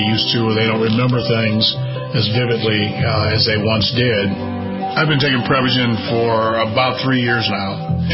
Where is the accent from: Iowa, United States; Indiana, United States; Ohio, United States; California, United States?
Ohio, United States; Cleveland; born or raised there